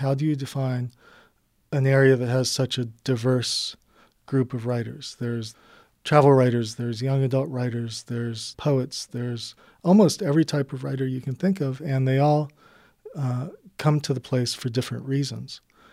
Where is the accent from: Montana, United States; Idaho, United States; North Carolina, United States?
Montana, United States; Livingston; now in Bozeman, United States; It's where I live. I grew up in Livingston, but I'm living now in Bozeman.